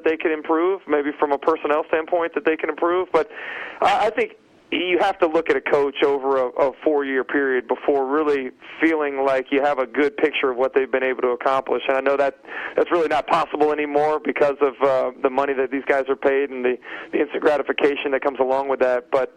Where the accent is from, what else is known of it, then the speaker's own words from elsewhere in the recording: Gainesville, Florida, United States; growing up in Gainesville here as a lifelong Gator fan, the Florida-Georgia game was the bane of my existence.